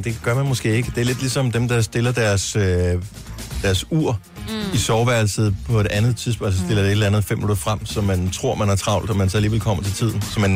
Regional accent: Esbjerg, Region of Southern Denmark, Denmark; born there; I Esbjerg. Min fødeby.

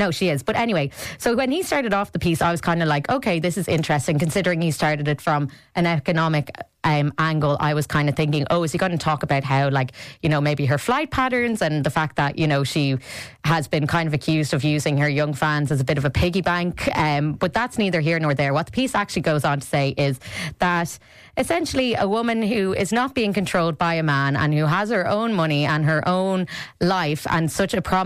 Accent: Dublin, Leinster, Ireland; like I grew up in North Dublin, so like my area is well facilitated, so I don't have to drive.

